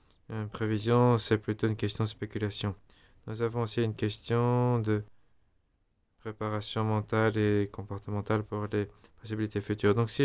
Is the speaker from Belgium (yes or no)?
no; Gambia; Je suis président du CSTD et je viens de la Gambie.